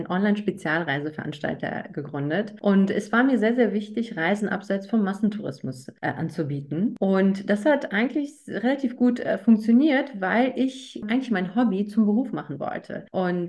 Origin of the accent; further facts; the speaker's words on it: Berlin, Germany; Ich bin gebürtige Berlinerin.